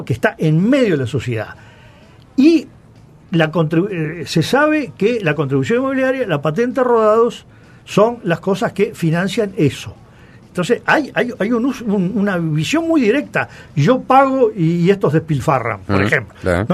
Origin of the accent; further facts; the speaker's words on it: Dolores, Soriano, Uruguay; porque yo vivía en un pueblo del interior que ni siquiera era capital del departamento, bien, yo soy de Dolores